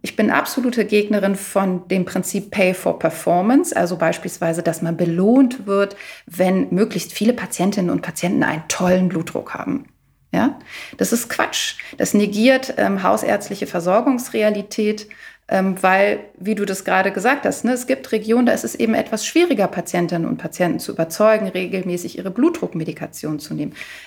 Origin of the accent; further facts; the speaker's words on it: Berlin, Germany; da finde ich, sprichst du also mir als Berlinerin auch wirklich gerade aus der Seele mit diesem Punkt